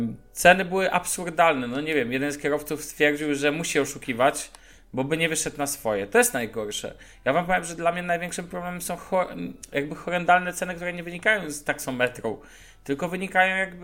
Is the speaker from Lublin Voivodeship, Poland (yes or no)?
no; Szczecin, West Pomeranian Voivodeship, Poland; Mianowicie, ja pochodzę ze Szczecina